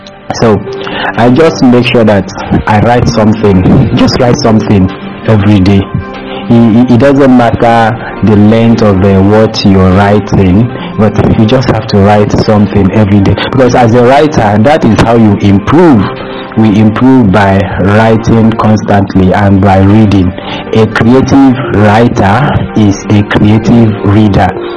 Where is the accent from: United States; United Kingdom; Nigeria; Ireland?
Nigeria; North; also born or lived in Aba; I grew up in the north, although I wasn't born in the north anyway. But I grew up in the north. I was born in Aba, Abia State, Nigeria, but later moved to the north with my parents. So I grew up in the north, studied in the north, but presently I am in the east, in Soka precisely, Enugu State.